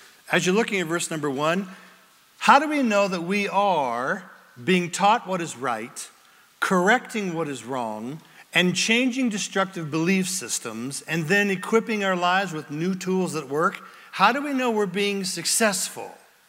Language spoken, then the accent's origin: English; Ireland; I'm angry because I'm Irish. I just pulled that out of the air. My Irish people, don't write me.